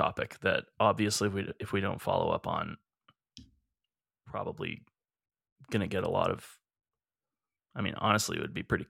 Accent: Edmonton, Alberta, Canada; We're two chefs from Edmonton, Alberta, Canada.

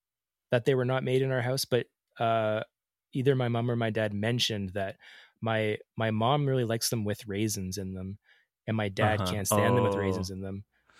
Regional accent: Ontario, Canada; also born or lived in Alberta; I was born and raised in Ontario, and I had never heard of them until I was in my 20s living in Alberta

